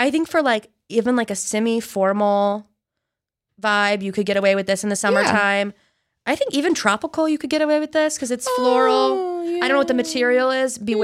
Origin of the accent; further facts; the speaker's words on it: Louisiana, United States; She's a Louisiana designer. I'm from Louisiana.